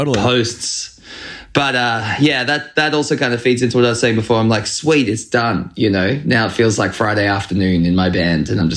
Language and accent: English; Australia; Well, I guess like being an Australian, my first musical memories are watching … as a young child.